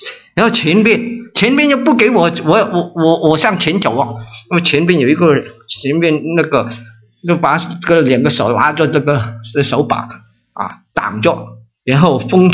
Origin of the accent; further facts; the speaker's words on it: Hong Kong; Chinese is a second language; 在香港啊，我的普通话又这么普通，你们都知道我是香港来的。